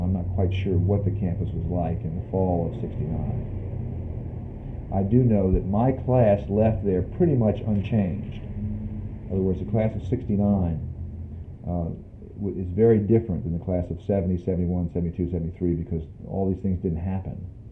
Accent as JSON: {"language": "English", "town": "Alexandria", "region": "Virginia", "country": "United States", "said": "I was from Alexandria. That we had one, a couple other Virginians, and one kid from Alabama, and otherwise New Jersey, New York."}